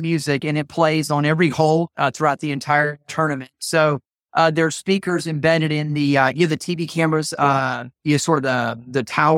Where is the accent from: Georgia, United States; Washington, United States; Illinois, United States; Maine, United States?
Georgia, United States; Augusta; So I grew up in Augusta, Georgia, which is golf Mecca.